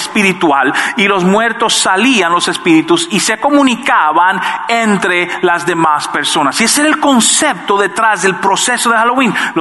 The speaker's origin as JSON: {"language": "Spanish", "country": "Dominican Republic", "tie": "born or raised there", "said": "Yo ni sabía que esa cuestión se celebraba hasta después que era adolescente en mi país. Yo vengo de República Dominicana"}